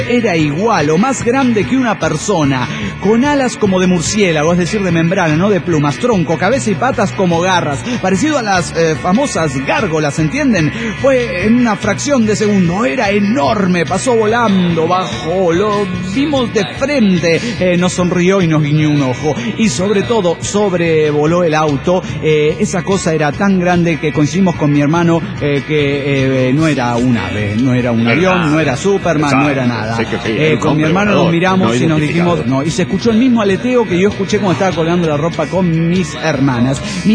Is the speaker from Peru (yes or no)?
no; Perote, Veracruz, Mexico; Estando en mi pueblo natal, Perote, Veracruz, mis hermanas lavaban su ropa